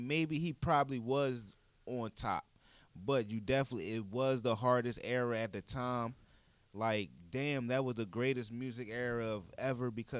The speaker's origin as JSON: {"language": "English", "town": "Baltimore", "region": "Maryland", "country": "United States", "tie": "born or raised there", "said": "growing up in Baltimore"}